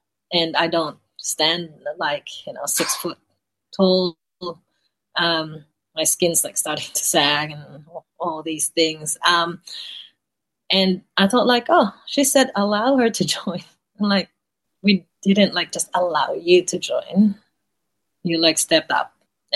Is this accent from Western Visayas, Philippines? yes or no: yes; Iloilo, Western Visayas, Philippines; I grew up in Iloilo